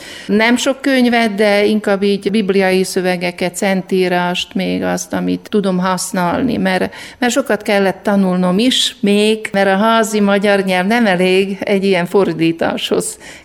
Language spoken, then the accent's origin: Hungarian; Levice, Nitra Region, Slovakia; moved away as an adult; also born or lived in Štúrovo; now in Medjugorje, Bosnia and Herzegovina; Én volt Csehszlovákiában születtem, 7 éves korig nőttem Párkányban, utána áthurcolkodtunk Lévára, szlovákul Levice, majd éltünk később, amikor férhez mentem, akkor ott laktunk Léván, ameddig idejöttünk Medjugorjéba. Medjugorjét otthonomnak tartom